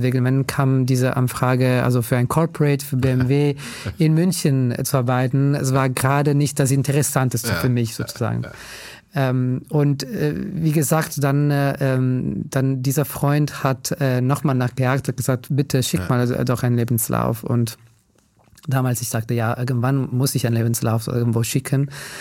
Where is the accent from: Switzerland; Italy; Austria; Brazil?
Italy; German is a second language; moved away as an adult; now in Germany; Ich komme aus Italien, aus einem kleinen Dorf. Dort bin ich geboren und groß geworden.